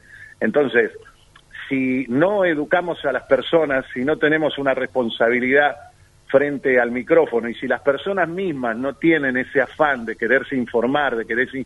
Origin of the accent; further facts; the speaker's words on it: Avellaneda, Buenos Aires Province, Argentina; Nací en la maternidad de la Sardá, lo que pasa es que hace 40 años que vivo acá. Mi infancia fue en Avellaneda, Lanús.